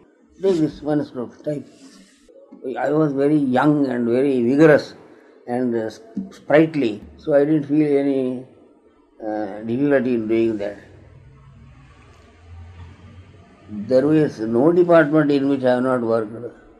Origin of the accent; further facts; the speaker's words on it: Karnataka, India; Because I come from Karnataka, that is a very different kind of food.